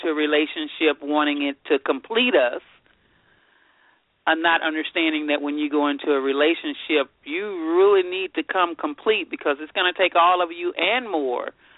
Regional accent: Houston, Texas, United States; also born or lived in Louisiana; I am from Houston, Texas. I reside in Houston, Texas, originally born in Louisiana

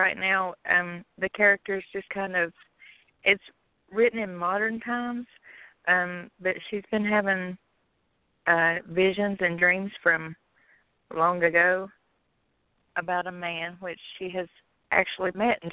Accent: Virginia, United States; I'm from Virginia. I've always been here.

